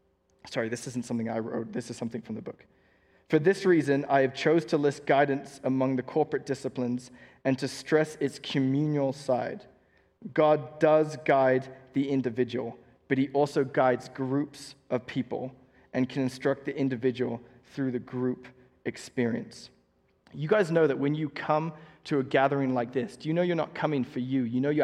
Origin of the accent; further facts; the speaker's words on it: England, United Kingdom; now in United States; I'm not saying this because I'm English and we have a different political system.